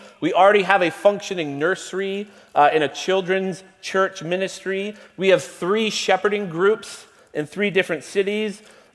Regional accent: New England, United States; Growing up in New England, I would walk into churches that I've never been

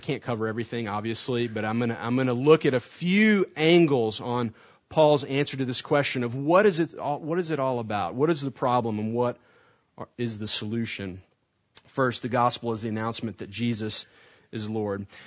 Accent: United States; Okay, as an American, I look at that commercial and I think, yeah, right, the world united around soccer.

